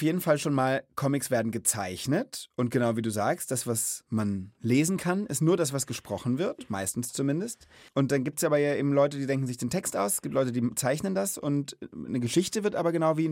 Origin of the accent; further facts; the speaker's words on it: Mainz, Rhineland-Palatinate, Germany; ich komme auch aus Mainz.